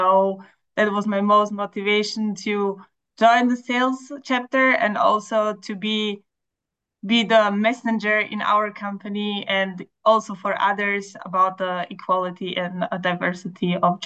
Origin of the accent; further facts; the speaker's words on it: Slovakia; English is a second language; now in Vienna, Austria; I am based in Vienna and I am originally from Slovakia.